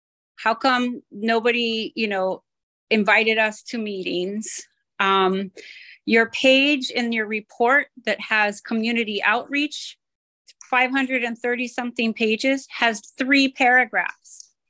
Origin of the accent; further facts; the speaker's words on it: Hana, Hawaii, United States; I'm a Hana girl. I came from Hana, Maui to come see you today.